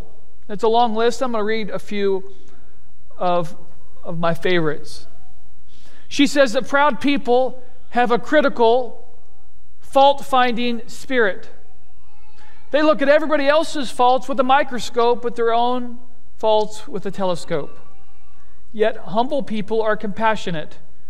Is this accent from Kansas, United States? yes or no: yes; Kansas, United States; And so it's like, oh, I'm a pastor from Kansas, and we got to have this conversation.